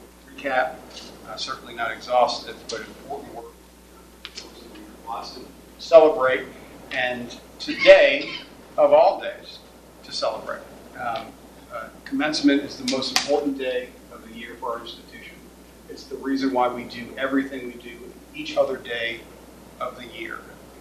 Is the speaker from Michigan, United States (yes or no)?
no; New Orleans, Louisiana, United States; I'm from New Orleans. You're always 15 minutes late.